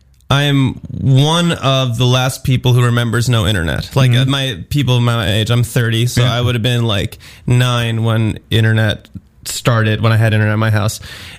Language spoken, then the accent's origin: English; New York, United States; now in London, United Kingdom; And for me, I was born in New York City, grew up in the suburbs, went to school.